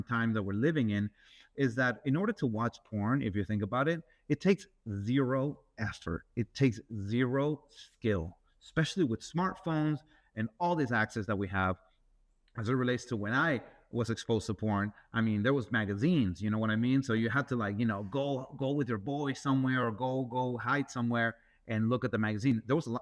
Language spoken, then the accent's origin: English; Peru; In my experience, you know, I grew up in South America, in Peru